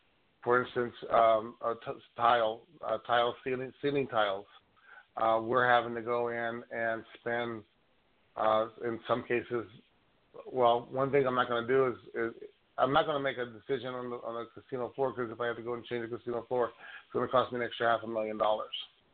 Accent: Phoenix, Arizona, United States; also born or lived in Portland; now in Albuquerque, United States; I grew up in the Phoenix market. It's in Portland for quite a while

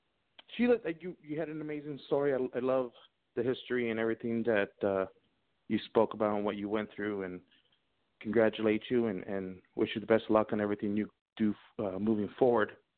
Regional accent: Sierra Vista, Arizona, United States; I was born and raised in Sierra Vista, close to Bisbee, which is about what is that, Sheila? 60 miles south of Tucson.

